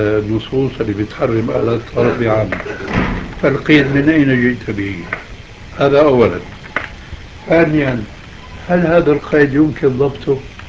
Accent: Damascus, Damascus Governorate, Syria; عندنا في دمشق

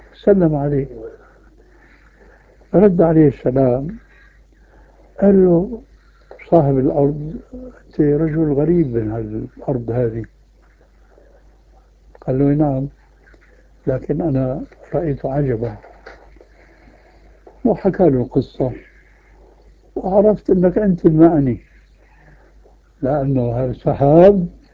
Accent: Syria; عندنا في سوريا

